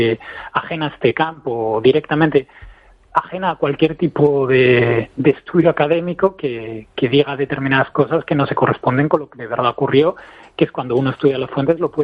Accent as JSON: {"language": "Spanish", "region": "Asturias", "country": "Spain", "said": "no soy vasco, soy asturiano, entonces digamos que de alguna forma que soy una persona externa que ha ido al País Vasco a estudiar este tema"}